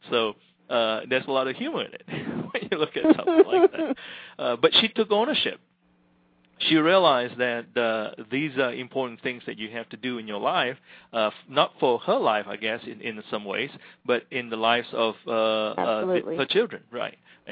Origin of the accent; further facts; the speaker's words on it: Malaysia; I grew up in Malaysia, so we were under the British educational system